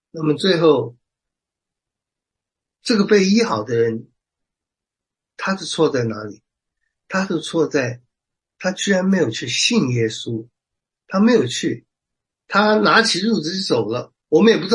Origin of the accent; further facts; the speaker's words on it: China; 内行看门道是我们中国人说的